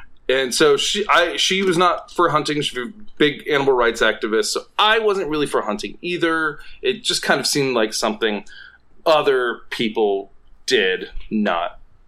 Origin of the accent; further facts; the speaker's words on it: Atlanta, Georgia, United States; also born or lived in Tennessee / Alabama; So I grew up in Atlanta, did a little time in Tennessee for high school, went to college in Alabama.